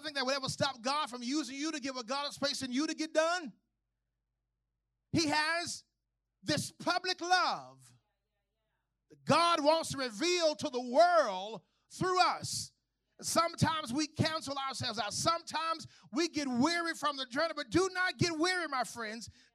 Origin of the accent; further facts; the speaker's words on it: Texas, United States; I grew up in Terre Haute, so Town East Mall was the stuff for us. We'd drive the Mesquite.